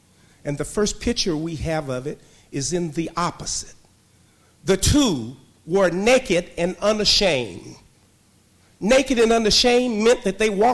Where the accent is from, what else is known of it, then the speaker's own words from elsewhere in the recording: Arkansas, United States; excuse me, I'm from Arkansas, from the outskirts